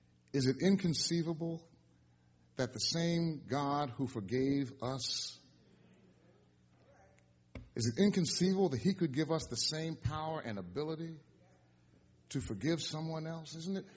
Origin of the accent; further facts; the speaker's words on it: Philadelphia, Pennsylvania, United States; I'm from Philly.